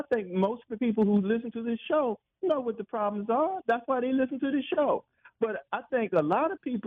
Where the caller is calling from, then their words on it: Washington, District of Columbia, United States; from South East.